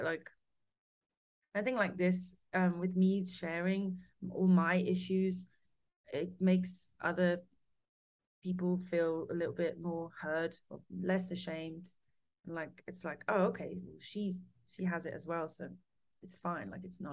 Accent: Switzerland; there's still people maybe back home where I grew up in Switzerland, it's a bit more conservative.

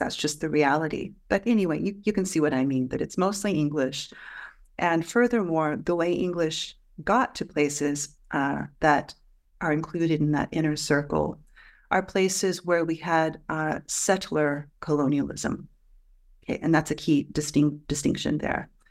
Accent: United States; I'm from the United States, Brynn, you're from the United States

